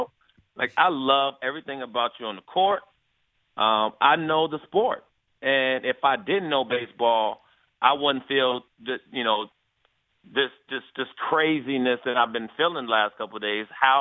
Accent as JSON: {"language": "English", "town": "Chicago", "region": "Illinois", "country": "United States", "said": "I'm from Chicago."}